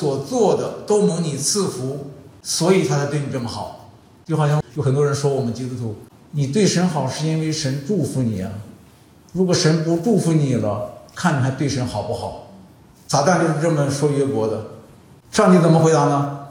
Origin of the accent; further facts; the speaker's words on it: China; 这个击打这个词儿，我们中国人原来不太用的。